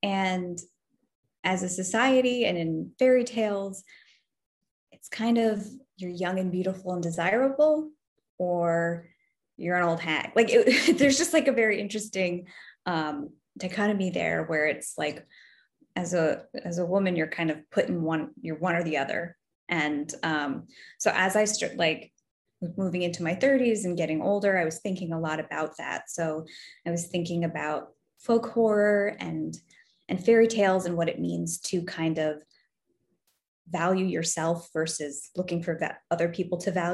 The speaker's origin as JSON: {"language": "English", "region": "New Jersey", "country": "United States", "said": "I remember when he told me he's from Western New York, I'm from New Jersey."}